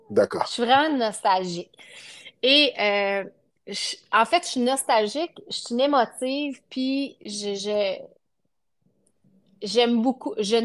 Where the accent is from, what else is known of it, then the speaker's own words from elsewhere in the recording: Quebec, Canada; je suis québécoise, je suis vraiment contente d'être québécoise, je suis contente d'être canadienne.